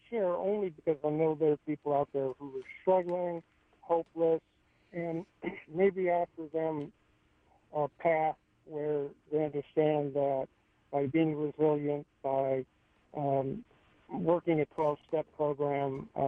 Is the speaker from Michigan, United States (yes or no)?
no; Los Angeles, California, United States; Well, I really had a very charmed life growing up in Los Angeles with a father, a grandfather who ran Hillcrest Country Club